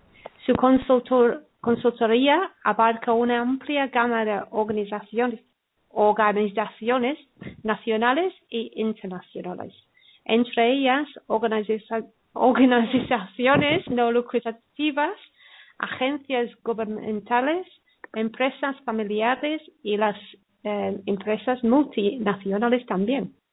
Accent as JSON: {"language": "Spanish", "region": "England", "country": "United Kingdom", "said": "Eso lo puede decir sin problema. Como soy inglesa."}